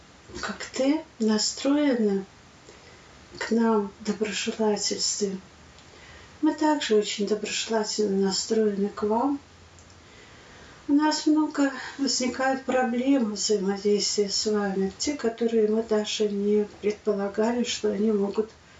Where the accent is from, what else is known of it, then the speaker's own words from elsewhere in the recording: Riga, Latvia; из Риги, Латвии.